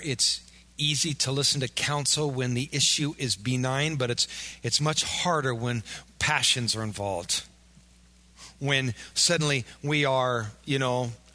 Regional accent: Wisconsin, United States; You know, certainly we're from Wisconsin.

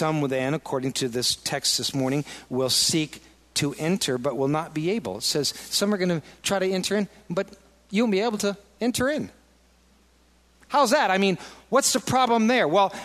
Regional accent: Iowa, United States; And I don't, I'm from Iowa. You know, we're Midwest folks.

